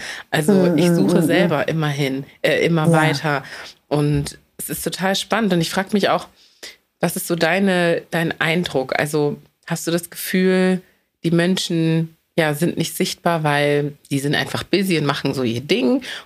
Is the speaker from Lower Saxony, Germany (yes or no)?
yes; Lower Saxony, Germany; ich bin im Dorf aufgewachsen in Niedersachsen und wir sind zwar in eine afrikanische Kirche gegangen